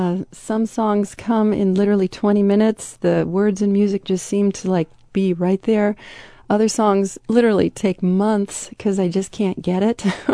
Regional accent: Reno, Nevada, United States; I grew up in Reno, Nevada, and that's where I started studying jazz and theater. But I'm also Greek

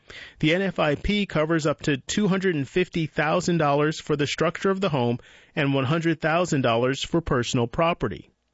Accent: Durham, North Carolina, United States; I grew up in Durham and attended Northern Durham High School

